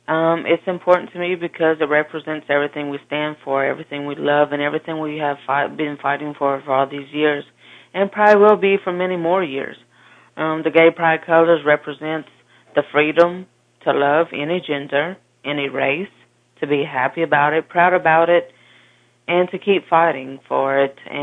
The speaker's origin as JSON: {"language": "English", "town": "Baton Rouge", "region": "Louisiana", "country": "United States", "said": "I'm from Baton Rouge, Louisiana."}